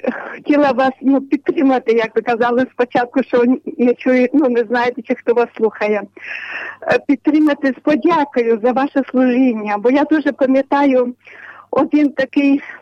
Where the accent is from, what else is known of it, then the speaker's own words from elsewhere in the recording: Zaporizhzhia, Zaporizhzhia Oblast, Ukraine; Я з Запоріжжя.